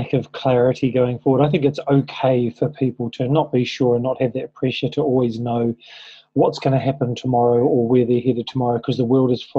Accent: New Zealand; now in Indonesia; we live here in Indonesia, and he gets to do a bit of modeling. He's tall, he's a good looking guy. We're from New Zealand, he has a different look than everyone else here.

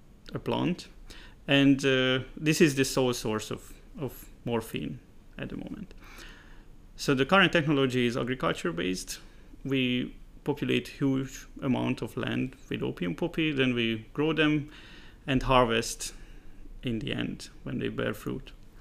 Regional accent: Hungary; So I was born in Hungary, and as I grew up on the countryside, I quickly got interested in all sorts of plants and animals

